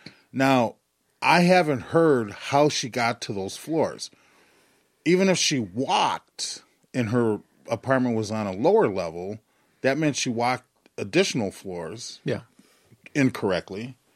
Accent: United States; As an American, my concern is that we've allowed an institution to shoot first

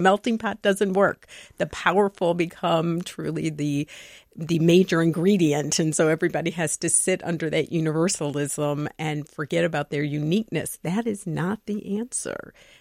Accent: United States; I've been so proud as an American to say that we have a transfer of power peacefully.

